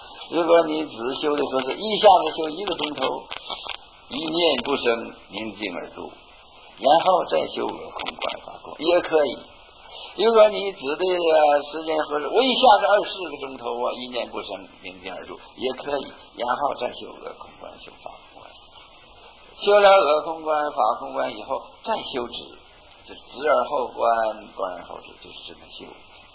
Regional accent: China; 但是我们中国人呢，我们汉人呢，思想自由哈

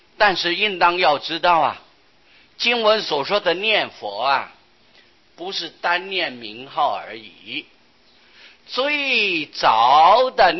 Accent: China; 我们中国人喜欢简单啊，就叫做佛

